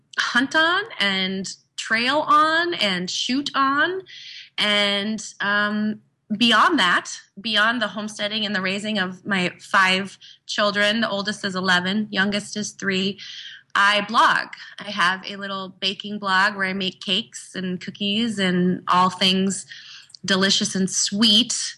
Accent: Fargo, North Dakota, United States; So growing up in Fargo, I was not a big farm girl. Like we did not have chickens.

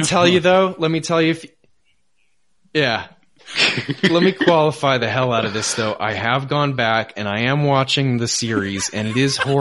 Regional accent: Bangor, Maine, United States; I grew up in Bangor, Maine, which is a tiny little like frontier town.

